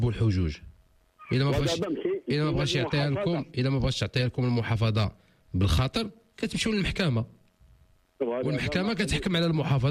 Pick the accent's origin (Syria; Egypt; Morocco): Morocco; لا، حنا كلنا مغاربه وهذه بلادنا